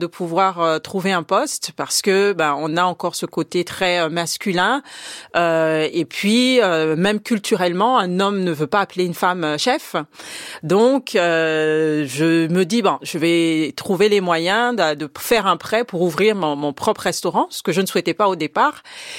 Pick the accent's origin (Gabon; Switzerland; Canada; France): Gabon; Donc j'étais au Gabon, parce que j'ai grandi au Gabon.